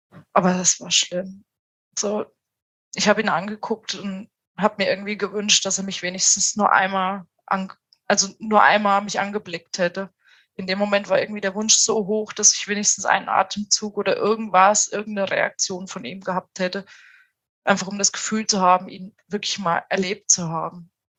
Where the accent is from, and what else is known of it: Thuringia, Germany; born or raised there; also born or lived in Baden-Württemberg